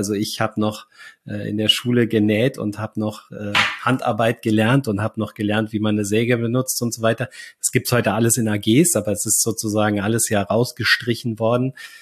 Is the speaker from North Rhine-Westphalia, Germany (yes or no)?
no; Hesse, Germany; meine Großeltern waren Bauern, mein Vater war Engländer, und groß geworden sind wir in der Nähe von Frankfurt